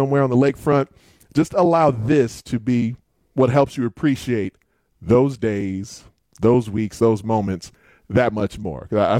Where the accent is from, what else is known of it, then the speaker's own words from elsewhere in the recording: Bolingbrook, Illinois, United States; It does seem to me that I know in the town I grew up in Bolingbrook